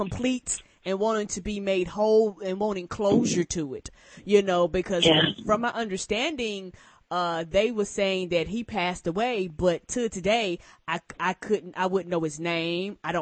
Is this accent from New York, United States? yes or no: yes; Albany, New York, United States; born there; I was born in Albany, New York.